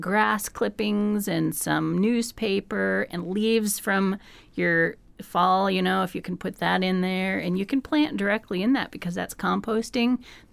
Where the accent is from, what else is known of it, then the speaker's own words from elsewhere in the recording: Fairbanks, Alaska, United States; And I grew up in Fairbanks, and I was taught there weren't any worms